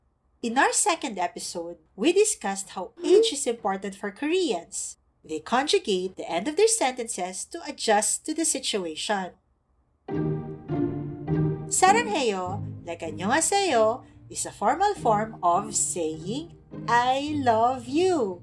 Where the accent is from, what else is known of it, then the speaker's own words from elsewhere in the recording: Iloilo, Western Visayas, Philippines; Or in our family, because we are from Iloilo, we revert to Hiligaynon.